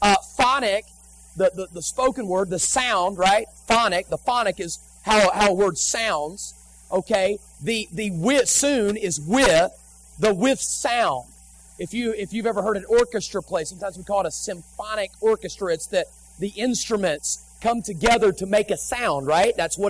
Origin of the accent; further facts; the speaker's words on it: West Virginia, United States; When I was growing up in West Virginia, we used to go coon hunting all the time.